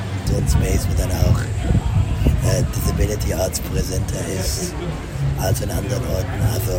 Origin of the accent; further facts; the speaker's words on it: Zurich, Switzerland; Nein. Wir sind aus Zürich.